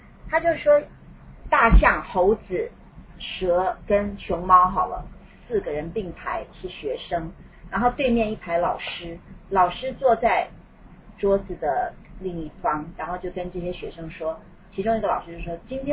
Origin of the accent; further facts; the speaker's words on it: Yilan County, Taiwan; born there; 因为我是在宜兰出生的